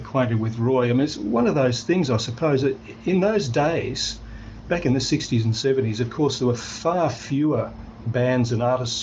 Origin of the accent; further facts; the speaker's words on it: Fairy Meadow, New South Wales, Australia; And speaking of fairies, and I'm not kidding you, this suburb of my hometown was called Fairy Meadow.